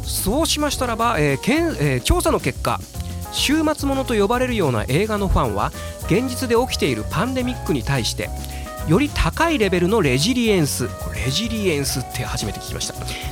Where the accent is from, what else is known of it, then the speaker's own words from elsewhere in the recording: Fukuoka, Japan; 地元が九州福岡ですので、ちょうどね福岡の僕が大学時代に過ごしてた町なんかはね、冠水しておりまして、